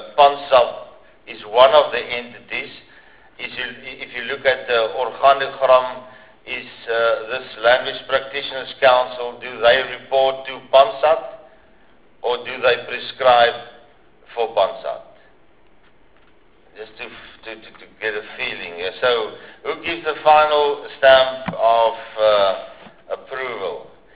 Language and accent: English; Gauteng, South Africa; the Afrikaans sounds different as the Afrikaans where I grew up in Gauteng.